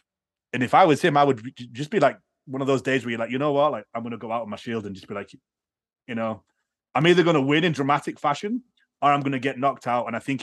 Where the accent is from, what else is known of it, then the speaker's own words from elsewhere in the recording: United Kingdom; And being a Brit, I want him to win.